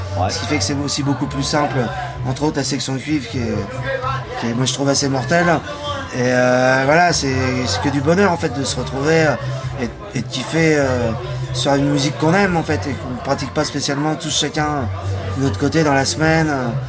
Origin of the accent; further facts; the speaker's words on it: Pays de la Loire, France; Je viens des Pays de la Loire, je suis pas breton, mais on en est pas loin.